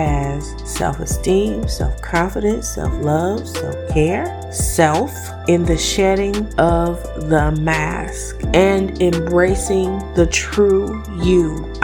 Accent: Compton, California, United States; I come from Compton, California, where the seasons pretty much kind of like we didn't really have a real winter.

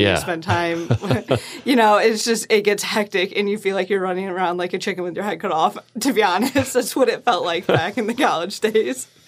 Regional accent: Deansboro, New York, United States; So I'm originally from Deansboro, New York. It's about an hour away from Oneonta. I played for Waterville High School.

